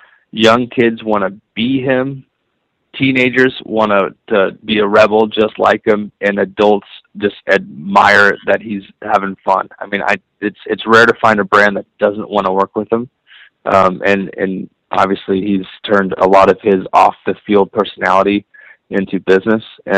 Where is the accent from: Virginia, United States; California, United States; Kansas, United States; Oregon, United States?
Kansas, United States; I grew up in Kansas